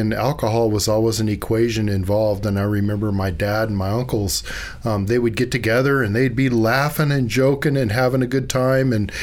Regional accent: California, United States; I grew up in West Contra Costa County and also grew up in East Contra Costa County.

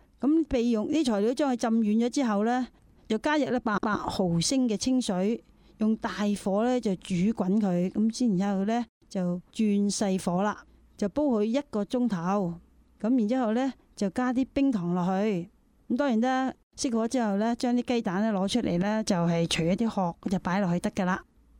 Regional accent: Hong Kong; 咁我哋香港人都中意用陈皮鸭汤泡饭噶，唔知道你有冇食过？

